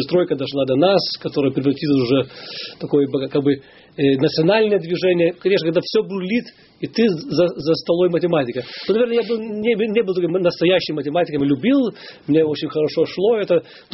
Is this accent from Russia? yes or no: no; Vilnius, Vilnius County, Lithuania; Но польский, я родился в Вильнюсе. Советский период, я ребенок в Вильнюсе.